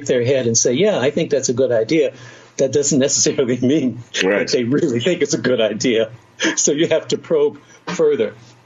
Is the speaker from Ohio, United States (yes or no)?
yes; Cincinnati, Ohio, United States; a professor at Miami University, I grew up in Cincinnati, Miami University is 35 miles up the road, started teaching me.